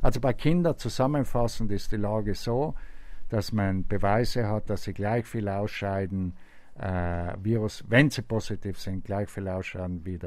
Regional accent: South Tyrol, Italy; Ist meine Heimat.

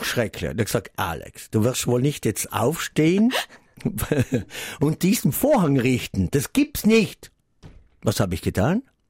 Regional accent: Trentino-Alto Adige, Italy; Ja, das ich als Bergler, nicht? Als Südtiroler, nicht?

